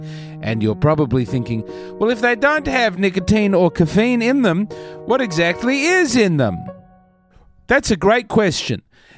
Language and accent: English; Adelaide, South Australia, Australia; This is my hometown. This is where I'm from.